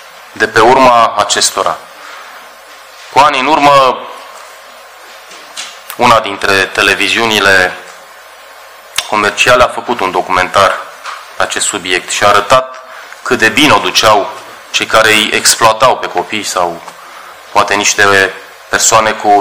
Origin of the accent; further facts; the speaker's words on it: Romania; Ce să zic de noi ca români? Suntem atât de obișnuiți, de familiarizați cu cei care stau prin intersecții și întind mâna.